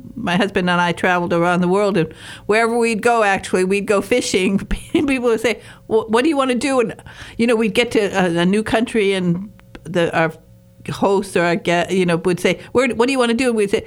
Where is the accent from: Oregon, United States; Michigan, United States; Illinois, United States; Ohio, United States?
Michigan, United States; I'm from Michigan's Upper Peninsula. I was born on the shores of Lake Superior, and I've been fishing, well, since before I could walk, to tell you the truth.